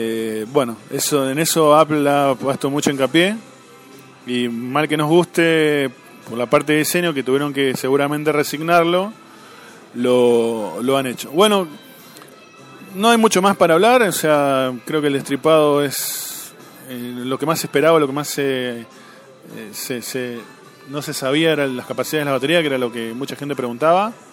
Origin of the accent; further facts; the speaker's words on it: Buenos Aires, Argentina; now in Mendoza, Argentina; Recuerdan que yo no soy mendocino. Bueno, soy de Buenos Aires, pero bueno, ya llevo varios años en Mendoza y me he hecho mendocino a la fuerza.